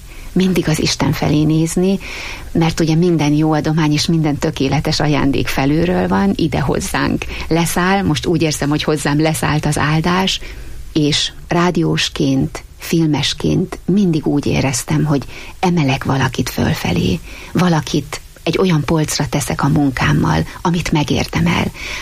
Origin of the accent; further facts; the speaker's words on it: Sátoraljaújhely, Borsod-Abaúj-Zemplén, Hungary; born there; A férjemmel úgy terveztük az életünket, hogy Sátoraljaújhelyen maradunk. Mind a ketten ott születtünk, ott volt és ott van a családunk